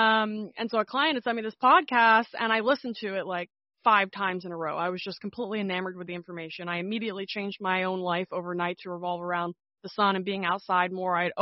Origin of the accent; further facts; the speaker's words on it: New Jersey, United States; born there; I was born in New Jersey. I'm still in New Jersey. I'm in the Princeton area now.